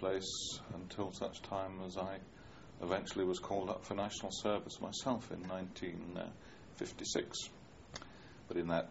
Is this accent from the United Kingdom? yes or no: yes; Scotland, United Kingdom; also born or lived in Peterborough; I was brought up on the west coast of Scotland, where I spent virtually the whole of the war